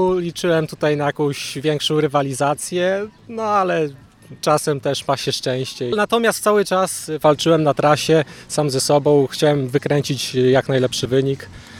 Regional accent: Olsztyn, Warmian-Masurian Voivodeship, Poland; jestem z Olsztyna.

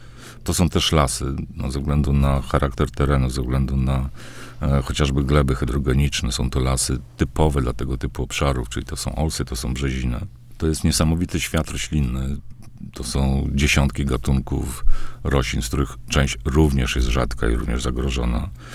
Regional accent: Podlaskie Voivodeship, Poland; ja urodziłem się w szeroko pojętej Dolinie Biebrzy.

